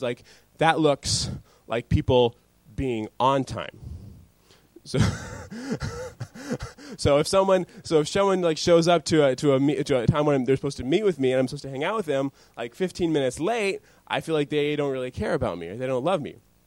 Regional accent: United States; now in Thailand; I'm American, so I'm coming from a very American culture

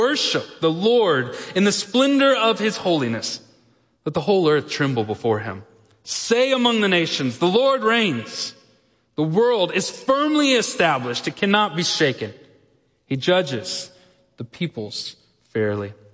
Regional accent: Texas, United States; As an American and as a Texan, what does it mean for me to have a king?

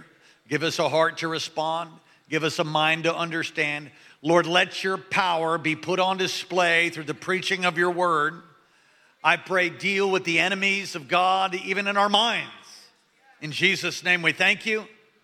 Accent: New York City, New York, United States; As I was growing up in New York, and by the way, New York has more Jews than any other place in the world except for Israel, I was constantly meeting and surrounded by Jewish culture.

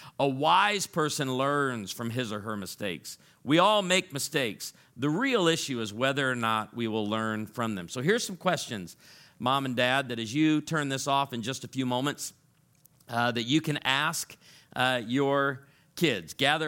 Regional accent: Illinois, United States; And I'm from Illinois. I grew up in Illinois. We didn't have cedar trees

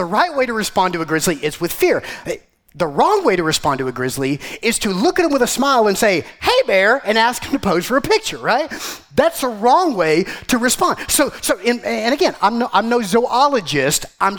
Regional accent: Georgia, United States; I got my family here, and we're from Georgia, and we've heard amazing things about this trail

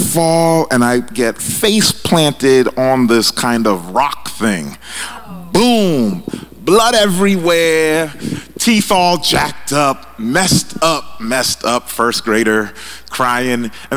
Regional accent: Boston, Massachusetts, United States; As a little kid, I grew up in Boston. I went to this school in Jamaica Plains called Blessed Sacrament School.

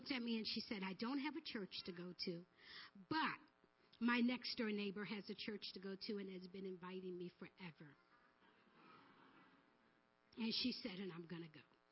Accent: New York, United States; I'm from New York.

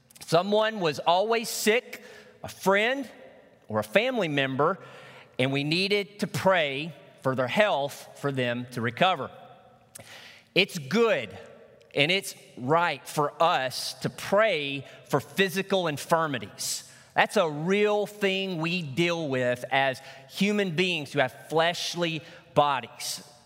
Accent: Arkansas, United States; In the church that I grew up in Northeast Arkansas, we had a midweek service, a Wednesday service

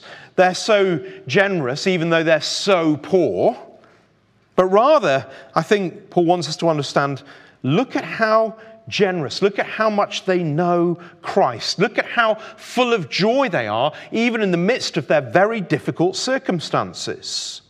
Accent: Yorkshire and the Humber, United Kingdom; I'm sorry, I'm from Yorkshire, can't help it.

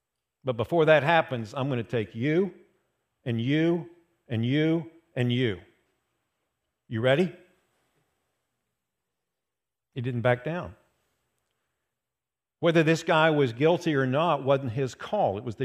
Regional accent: West Virginia, United States; Look, I'm from West Virginia.

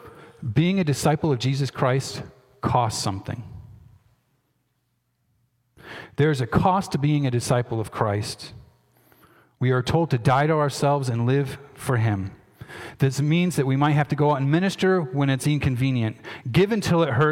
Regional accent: Lansing, New York, United States; I'm from Lansing, New York. And if you're not familiar with that, once you get across the bridge by the high school, it's up in the farm country.

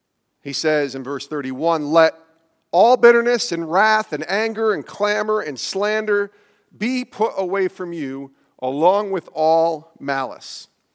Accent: Albany, New York, United States; I grew up in upstate New York, by the way. I didn't tell you guys this. I grew up in Albany, New York. That's where I'm from.

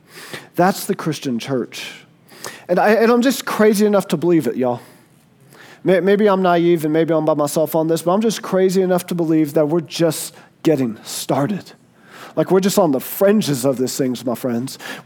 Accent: United States; Like that's what my hometown was. Nothing good comes from Clay County, right?

